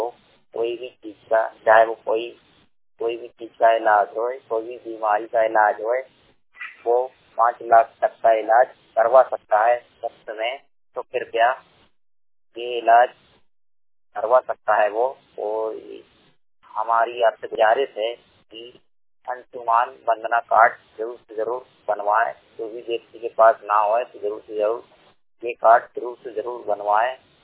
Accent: Bhopal, Madhya Pradesh, India; मैं भोपाल जिले का निवासी हूँ।

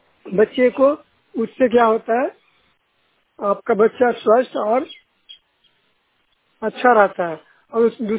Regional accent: Bihar, India; और मैं तरतरी प्रखंड से हूँ और नालंदा जिला का निवासी हूँ

